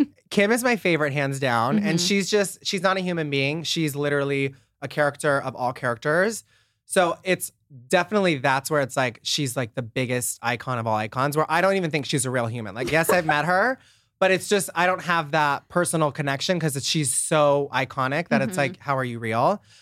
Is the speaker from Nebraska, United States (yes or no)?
yes; Nebraska, United States; now in Los Angeles, United States; you moved to LA because I'm from Nebraska, super small town.